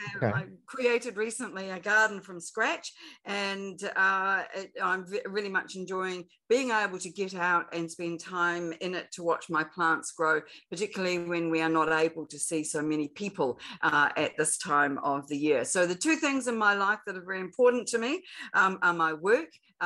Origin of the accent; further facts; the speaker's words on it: New Zealand; Well, as you know, I'm a New Zealander. I was born in New Zealand and have lived here all my life.